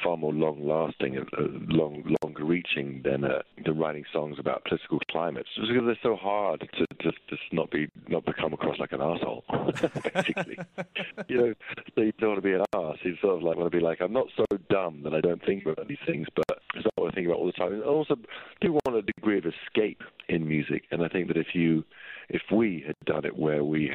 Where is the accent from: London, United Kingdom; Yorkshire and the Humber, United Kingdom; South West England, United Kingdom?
London, United Kingdom; growing up in where I grew up in North London, you'd have the Orange Day Parade, the Protestants, and you have the IRA